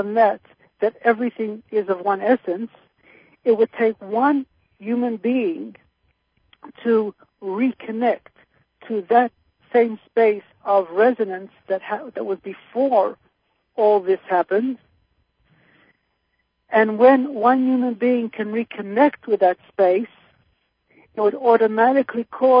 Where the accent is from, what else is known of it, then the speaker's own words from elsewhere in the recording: Australia; now in United States; I was born, I grew up in Australia, I came to the United States